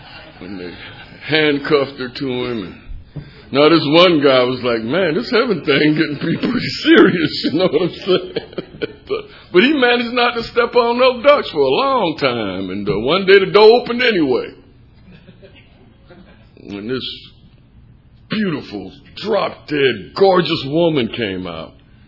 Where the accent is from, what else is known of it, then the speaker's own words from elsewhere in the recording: Savannah, Georgia, United States; I'm born and raised in Savannah, Georgia, 1953. I'm 65 years old.